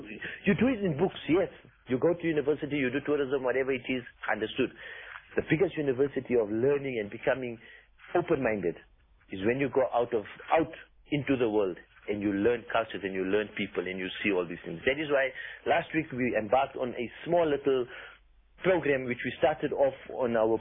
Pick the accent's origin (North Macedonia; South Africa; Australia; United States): South Africa; We, as Indians, we come from South Africa